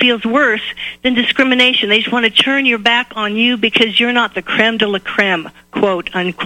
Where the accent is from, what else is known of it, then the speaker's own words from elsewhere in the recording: California, United States; now in Texas, United States; being a Californian living in Texas